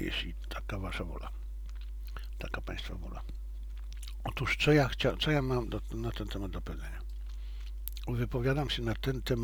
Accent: China; Polish is a second language; nie mogę zmienić, dlatego że jestem Chińczykiem. Znam chińskie imponderabilia. Wiem, co dla Chin jako państwa i Chińczyków jest ważne.

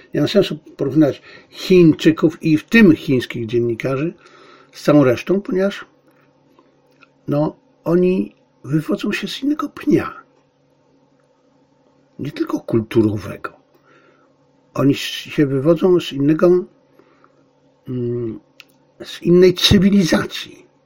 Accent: Bielcza, Lesser Poland, Poland; ja wyrosłem w tym niby można powiedzieć, że tylko na wsi, tylko u dziadzia w Bielczy pozdrawialiśmy się takim pozdrowieniem

